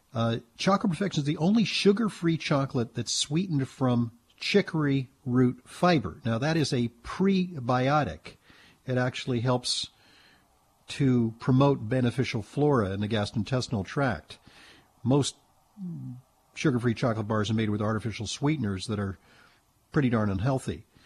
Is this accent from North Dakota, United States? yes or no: no; New York, United States; unfortunately, in my home state of New York